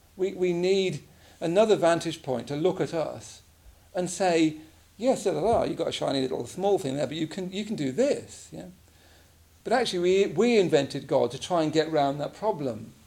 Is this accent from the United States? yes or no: no; England, United Kingdom; I come from England where an oak tree in the middle of the field just wants to do that incredible oak tree thing